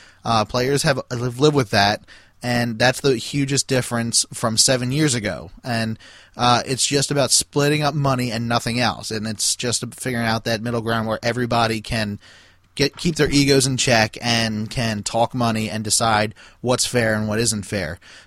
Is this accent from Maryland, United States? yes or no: yes; Baltimore, Maryland, United States; the Baltimore Hockey Classic up at the First Man Arena in Baltimore, my hometown, is not going to happen this year.